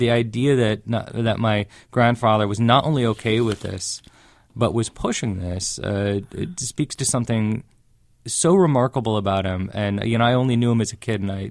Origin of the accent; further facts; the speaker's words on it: Beverly Hills, California, United States; I could not have had a more fortunate upbringing. I grew up in Beverly Hills, of course, and that comes with privilege and arrogance.